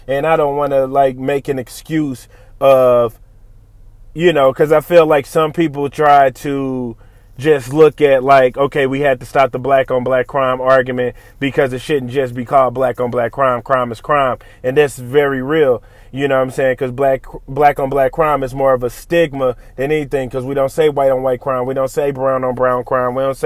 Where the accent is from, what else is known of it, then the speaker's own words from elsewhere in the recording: St. Louis, Missouri, United States; me being a young kid, man, growing up in St. Louis and shit like that, you know, growing up, my nigga, like, a lot of us don't make it out of the town.